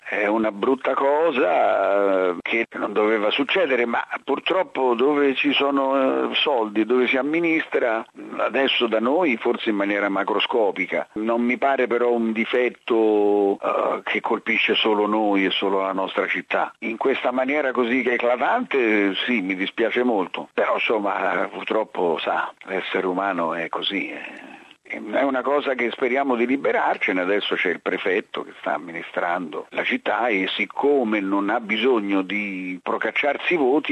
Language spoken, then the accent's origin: Italian; Rome, Lazio, Italy; E io sono diventato romano crescendo, anche sempre di più, e sono un romano